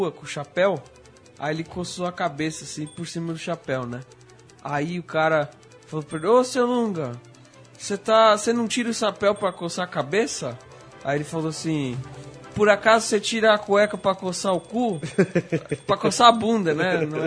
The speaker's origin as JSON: {"language": "Portuguese", "country": "Brazil", "said": "Eu sou brasileiro."}